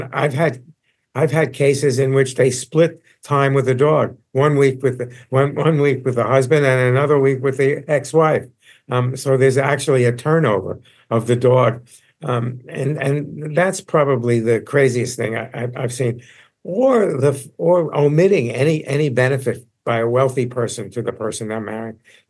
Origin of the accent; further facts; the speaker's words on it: New York City, New York, United States; You know, when I was a kid, growing up in Coney Island in New York, if somebody had $100,000, they had a lot of money.